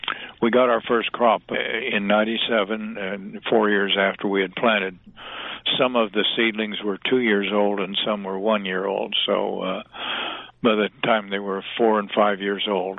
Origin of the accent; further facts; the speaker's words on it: Winfield, Iowa, United States; Well, I grew up near Winfield, and I'm an only child, and I inherited my parents' grain farm.